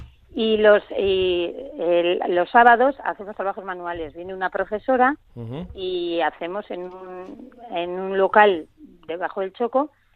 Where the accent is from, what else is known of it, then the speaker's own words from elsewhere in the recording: Guillerna, Basque Country, Spain; Exactamente, al hospital, pero yo soy de Guillerna desde que nací hasta ahora.